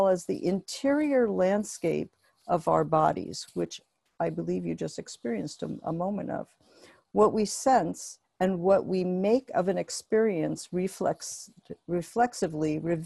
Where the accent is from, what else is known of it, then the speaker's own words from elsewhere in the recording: New York, United States; also born or lived in Tokyo, Japan; I was born in New York, but I had some of my childhood in Tokyo.